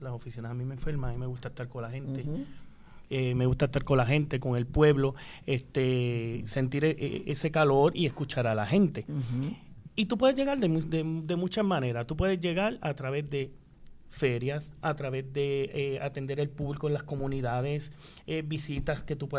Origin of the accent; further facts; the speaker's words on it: Utuado, Puerto Rico; El utuadeño 100%.